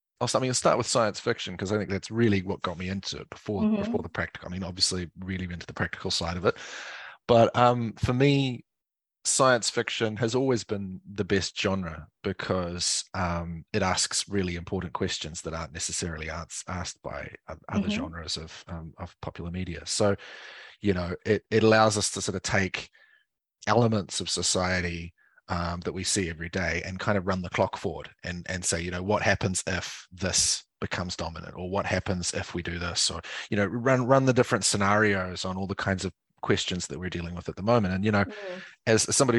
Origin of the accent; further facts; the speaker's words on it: Auckland, New Zealand; now in Berlin, Germany; I'm from West Auckland, out in the Waitaka Ranges. Yeah. I would say I live most of my life there, but I don't actually know if it is most of my life anymore. I've been away from home for so long.